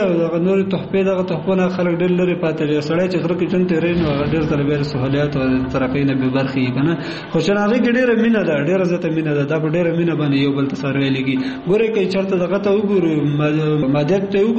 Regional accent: Kunar, Afghanistan; زه اصلن د کونړ ولایت اوسیدونکی یم

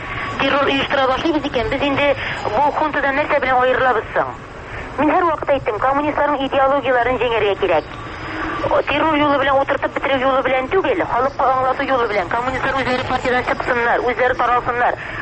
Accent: Tatarstan, Russia; безнең Татарстаннан студентлар укытырга ризалык бирде. Һәм менә без Татарстаннан 3 студент алып, Төркиягә килдек.

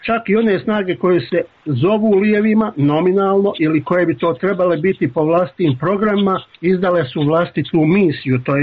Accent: Bosnia & Herzegovina; znam da vam govorim kao Bosanac, da vam govorim kao onaj koga su bez njegove vlastite volje na ovom popisu pisali kao ostali.

